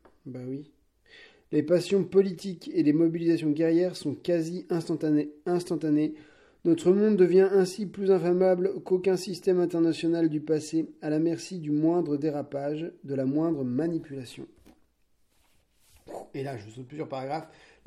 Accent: France; bon, je suis français, tu me diras d'accord

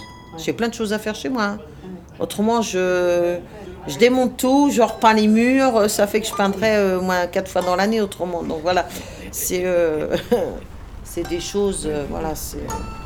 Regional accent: Bordeaux, Nouvelle-Aquitaine, France; Je suis née à Bordeaux, je suis une Bordelaise.

